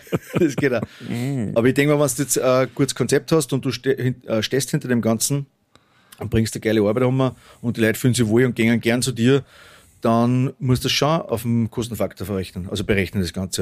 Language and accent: German; Kremsmünster, Upper Austria, Austria; Also ich bin aus Kreismünster, wir haben viel Industrie in Kreismünster